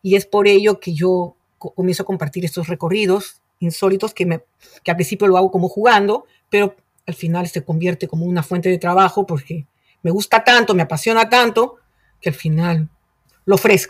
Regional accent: Lima, Peru; moved away as an adult; now in Paris, France; Bueno, yo soy de Lima, Perú. Llegué en el 2012, casada, embarazada.

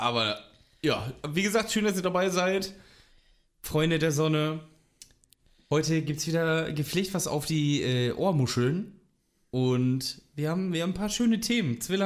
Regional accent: Dortmund, North Rhine-Westphalia, Germany; denn ich habe jeden Tag um 19.09 Uhr auf die Uhr geguckt als Dortmunder.

